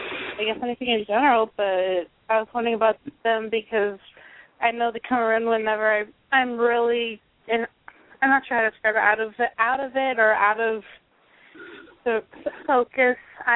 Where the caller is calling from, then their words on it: Kansas, United States; And yes, I am from Kansas.